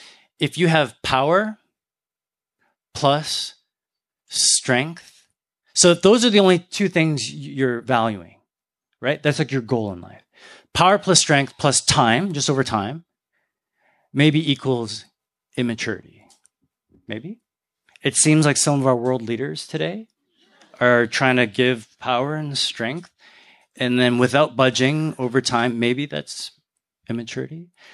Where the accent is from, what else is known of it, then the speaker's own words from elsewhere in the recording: Canada; So I grew up in two kind of subcultures that didn't teach me how to be vulnerable. So I'm Canadian Chinese.